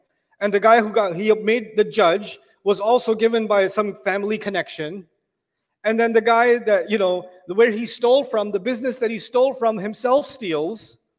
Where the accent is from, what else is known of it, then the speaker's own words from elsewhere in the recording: Pakistan; Like, I come from Pakistan. My origin is Pakistan.